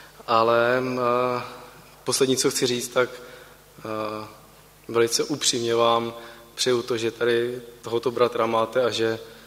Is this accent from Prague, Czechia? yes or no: no; Zlín, Zlín Region, Czechia; Já bych se trochu představil, tak jsem ze Zlína